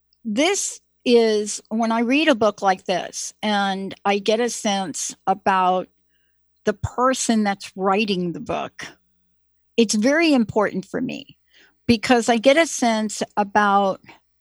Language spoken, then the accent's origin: English; New Jersey, United States; I'm from New Jersey, by the way.